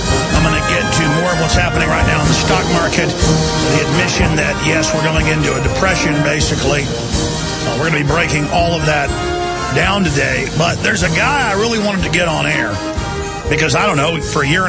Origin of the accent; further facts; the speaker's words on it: Dallas, Texas, United States; I mean, I remember growing up in Dallas, you could go through the dial and just hear so many interesting personalities, local news.